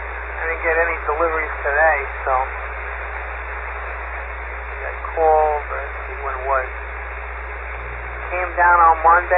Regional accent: California, United States; I'm from California, it's going to take at least a week

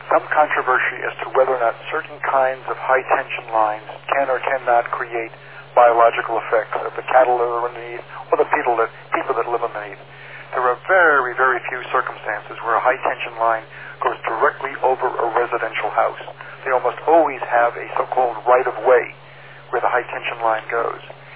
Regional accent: Farmingdale, New York, United States; Farmingdale was my hometown from 1956 to, oh, wait a minute now, 1946 to 1956. For a 10-year period of time, Farmingdale was my hometown.

